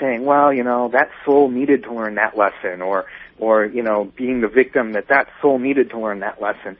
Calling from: Tucson, Arizona, United States; I'm calling from Tucson.

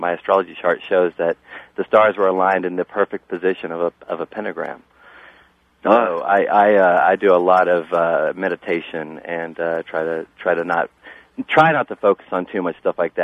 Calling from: Columbus, Ohio, United States; I'm from Columbus, Ohio.

